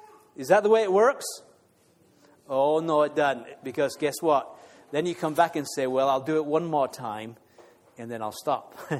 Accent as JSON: {"language": "English", "region": "England", "country": "United Kingdom", "said": "My wife's Irish, I'm English."}